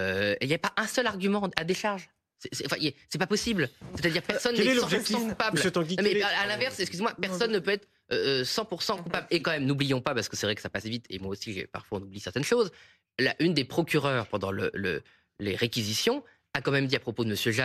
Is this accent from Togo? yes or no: no; Boulogne-sur-Mer, Hauts-de-France, France; moi je suis de Boulogne-sur-Mer